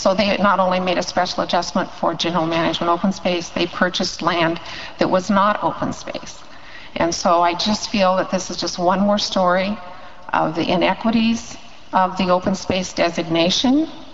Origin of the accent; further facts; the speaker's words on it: The Dalles, Oregon, United States; from the Dalles Oregon